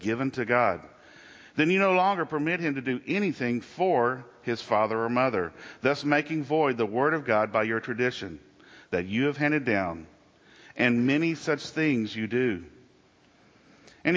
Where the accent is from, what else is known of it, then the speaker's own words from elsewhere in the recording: the South, United States; Now, I was born in the South, reared in the South. My dad was in the Navy, so we just traveled all over the Southeast and the Gulf Coast.